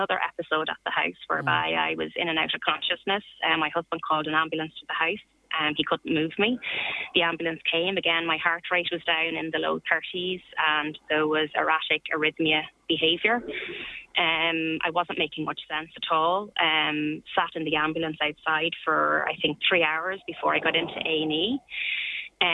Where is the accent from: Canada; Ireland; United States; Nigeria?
Ireland; Dublin, Leinster; I'm originally from Dublin